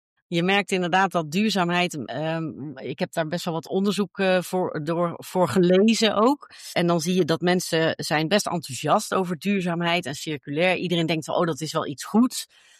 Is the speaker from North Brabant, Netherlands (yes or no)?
yes; Breda, North Brabant, Netherlands; ik kom zelf uit Breda, dus ik ken Breda heel goed.